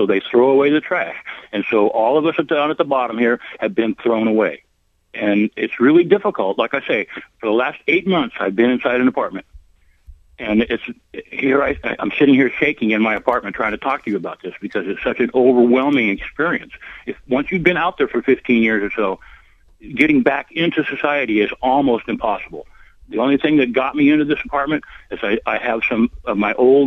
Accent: Oregon, United States; I'm 63 years old. I was born and raised here in Lane County, Oregon.

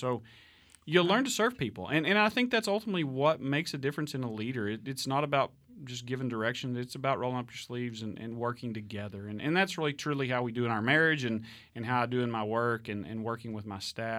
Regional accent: Stratford, Texas, United States; Well, I grew up in the panhandle of Texas in Stratford. It's a little town about 80 miles north of Amarillo. It is still in Texas, about 13 miles from the Oklahoma line.

